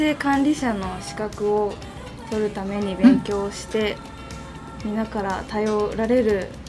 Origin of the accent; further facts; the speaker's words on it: Minamiuonuma, Niigata, Japan; 南魚沼市です。